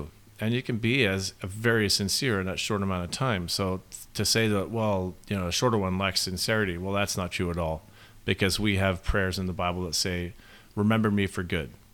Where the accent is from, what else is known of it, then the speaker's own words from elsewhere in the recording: Australia; I grew up in Australia in the Christadelphian Ecclesias over there